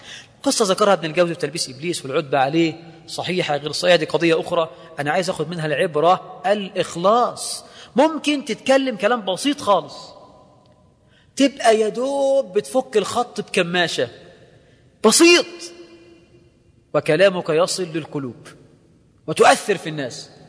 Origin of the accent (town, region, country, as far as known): Egypt